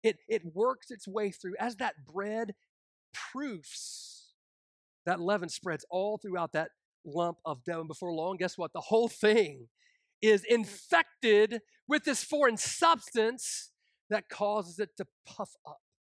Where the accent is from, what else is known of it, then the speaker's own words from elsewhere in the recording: Kentucky, United States; the Southern Baptist Theological Seminary in my home state of Kentucky